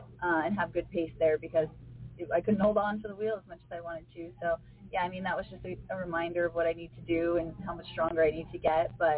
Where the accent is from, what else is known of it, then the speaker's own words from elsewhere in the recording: Denver, Colorado, United States; Yes, I'm from Denver.